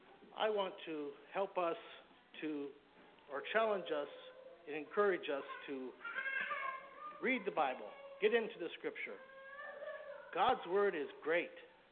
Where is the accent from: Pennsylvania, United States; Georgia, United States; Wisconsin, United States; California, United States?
Wisconsin, United States; I remember when I was growing up in Wisconsin that the song leader would sing this song quite a bit